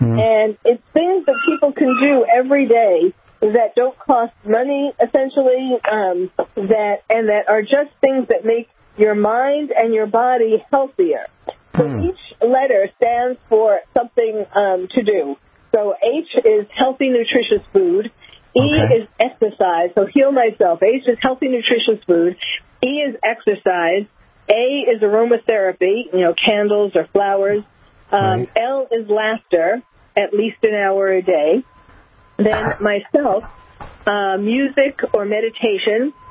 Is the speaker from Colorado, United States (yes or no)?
no; New York, United States; now in California, United States; even though I'm from New York, born and bred in New York, and my heart is still in New York, so even though I was living in California by the time 9/11 happened